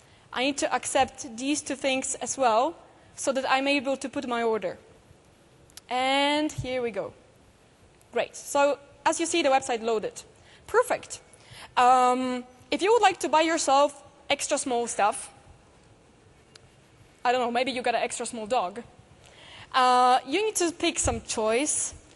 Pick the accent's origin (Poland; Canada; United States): Poland; did I mention that I'm from Poland?